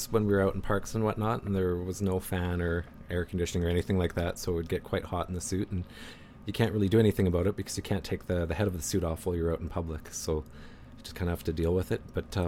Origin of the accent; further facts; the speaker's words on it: Vancouver, British Columbia, Canada; When I grew up in Vancouver